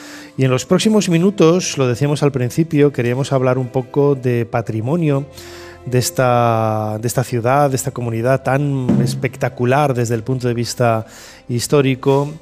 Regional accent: León, Castile and León, Spain; born there; also born or lived in Valladolid, Spain; yo nací en León, viví en Valladolid

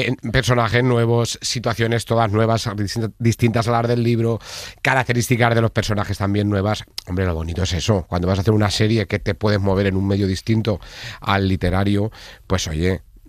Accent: Villanueva de la Jara, Castilla-La Mancha, Spain; Villanueva de la Jara, claro. Cuenca.

